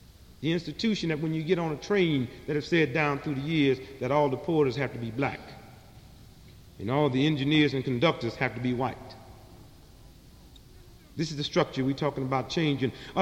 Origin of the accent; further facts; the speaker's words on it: St. Louis, Missouri, United States; I grew up in St. Louis where we had Columbus Day off.